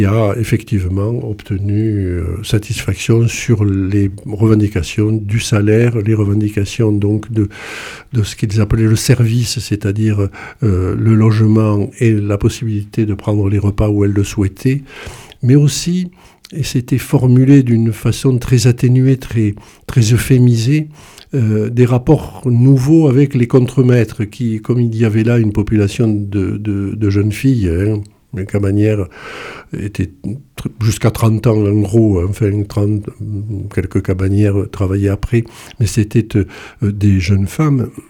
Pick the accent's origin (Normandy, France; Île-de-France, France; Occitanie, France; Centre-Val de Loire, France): Occitanie, France; Decazeville; born there; Je suis né à Decazeville, et j'ai donc plongé, baigné dans tout ce qui concernait les luttes sociales.